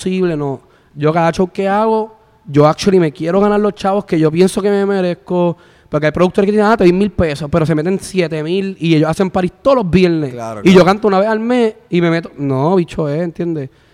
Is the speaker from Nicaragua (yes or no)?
no; Ponce, Puerto Rico; yo soy de Ponce, estudié 2 años en Mayagüez, estudié 2 años en Vilanova, que hay 100 cabrones de Guaynabo estudiando ahí conmigo. Ahora estudio en Bayamón.